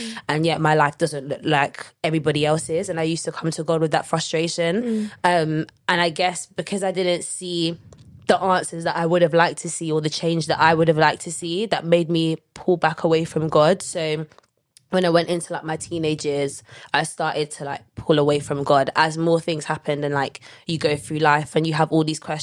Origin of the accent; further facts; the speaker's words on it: London, United Kingdom; Growing up, so I grew up in North London, you know, best part of London.